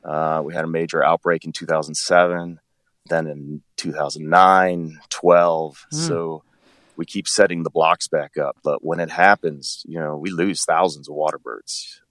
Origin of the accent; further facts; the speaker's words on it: Michigan, United States; So where I'm originally from, I live in the UP now, but I'm originally from Oakland County.